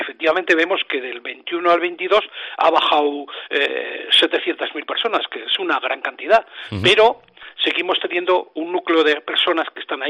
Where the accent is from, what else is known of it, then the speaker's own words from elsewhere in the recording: Logroño, La Rioja, Spain; ya sabes que yo soy de Logroño, ¿no?